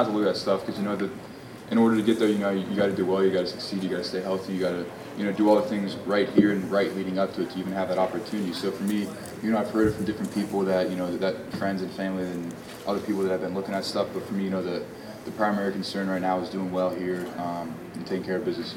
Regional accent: Cincinnati, Ohio, United States; it was difficult to get some of those games because I was from Cincinnati. We didn't get a lot of those games up in Cincinnati

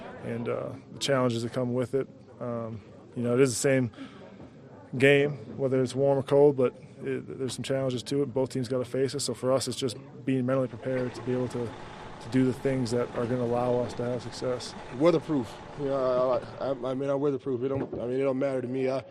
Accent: Minnesota, United States; Growing up in Minnesota, the cold, you know, you never really get used to it

